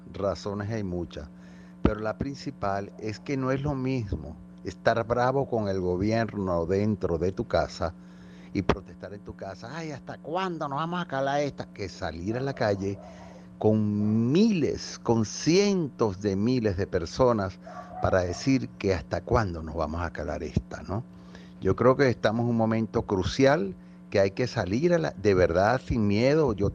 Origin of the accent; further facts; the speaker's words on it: Venezuela; somos todos los venezolanos decentes